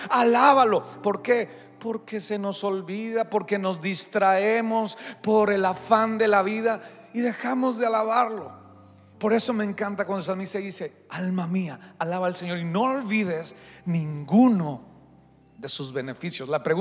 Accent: Bogotá, Colombia; now in Houston, United States; Ahorita que está haciendo un calor sabroso aquí en Houston. Yo vengo del frío, yo vengo de Bogotá. Estoy nuevo aquí en la ciudad, ¿no?

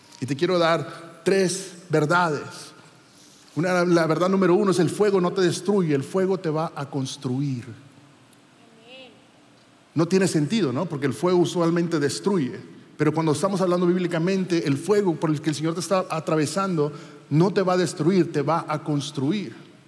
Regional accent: Monterrey, Nuevo León, Mexico; Soy de Monterrey.

